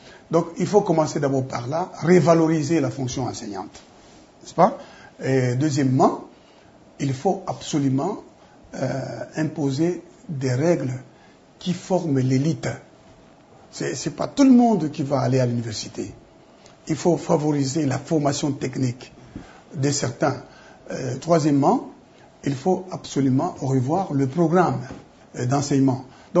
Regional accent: Katanga, DR Congo; moi, je ne suis pas du Bandundu, moi, je suis du Katanga.

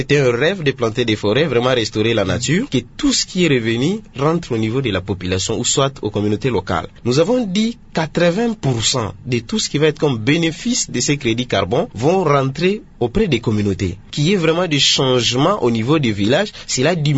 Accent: Idiofa, Kwilu, DR Congo; Parce que chez nous, à Idiofa, quand les gens ils coupent des arbres là-bas, ils vendent des bois là pour construire des maisons.

